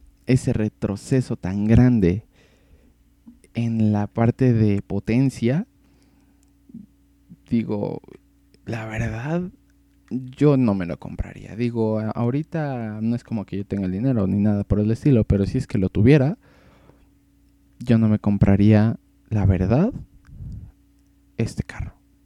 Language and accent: Spanish; Mexico City, Mexico; No les había dicho, yo soy de la Ciudad de México